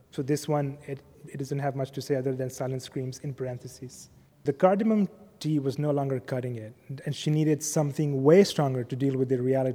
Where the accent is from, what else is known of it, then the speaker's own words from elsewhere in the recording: Pakistan; now in United States; I'm a Muslim, I'm an immigrant, I'm originally from Pakistan, but I identify as a Pakistani American.